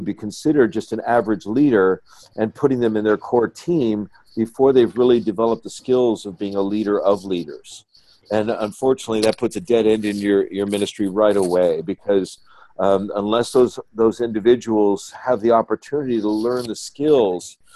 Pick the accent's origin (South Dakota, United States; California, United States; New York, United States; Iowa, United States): California, United States; San Francisco; when I was a young kid, I was raised in San Francisco in the counterculture.